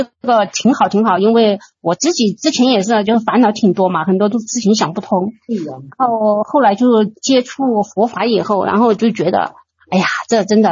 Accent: Guiyang, Guizhou, China; 也是在我们贵阳这边

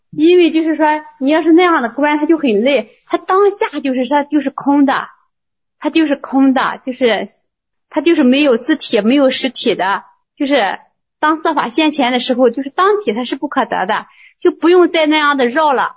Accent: Linyi, Shandong, China; 就是我是临沂嘛，临沂临沭嘛，

